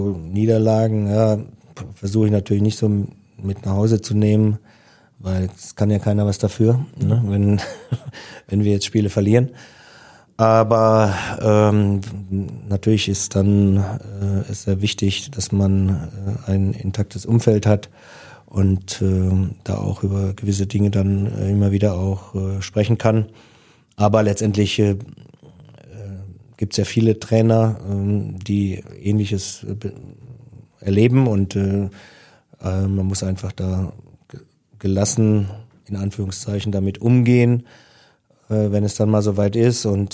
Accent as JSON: {"language": "German", "town": "Meckesheim", "region": "Baden-Württemberg", "country": "Germany", "tie": "born or raised there", "said": "beim TSV Meckesheim, wo ich herkomme, wo ich groß geworden bin."}